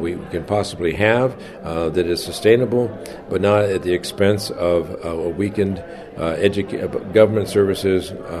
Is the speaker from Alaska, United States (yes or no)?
yes; Valdez, Alaska, United States; I'm from Valdez and Anchorage now, but we love going out fishing.